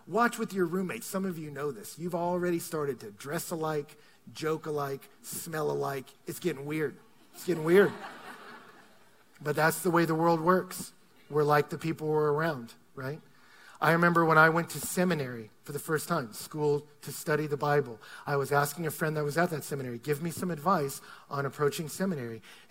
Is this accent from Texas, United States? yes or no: yes; Texas, United States; nobody ever guesses I'm from Texas. I don't sound like a Texan unless my dad calls on the phone.